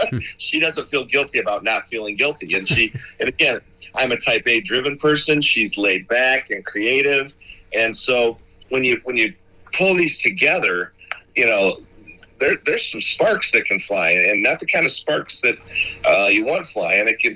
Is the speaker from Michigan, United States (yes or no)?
yes; Petoskey, Michigan, United States; and I grew up in Petoskey, Michigan, so Northern Michigan hick boy.